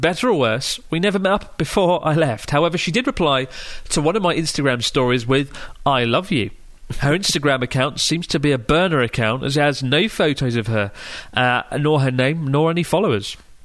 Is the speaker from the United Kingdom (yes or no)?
no; Melbourne, Victoria, Australia; I'm from Melbourne